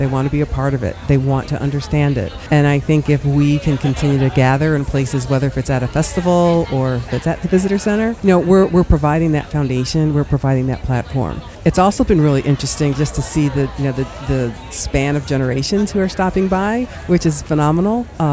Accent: Michigan, United States; And I would say I grew up in Michigan, in the suburbs of Detroit, and wasn't necessarily exposed to pride. In fact, we were the first black family in our neighborhood, and my parents had to sue to buy our house.

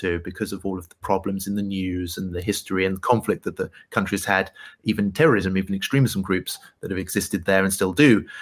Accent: United Kingdom; as well as being British

